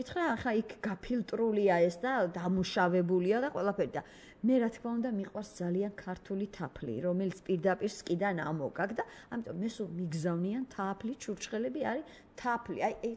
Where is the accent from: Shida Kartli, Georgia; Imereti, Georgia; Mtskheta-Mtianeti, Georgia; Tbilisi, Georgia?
Imereti, Georgia; Merjevi; ზემო იმერეთში საჩხერის რაიონი სოფელი მერჯევი, აი იქ დავიბადე და სკოლა დავამთავრე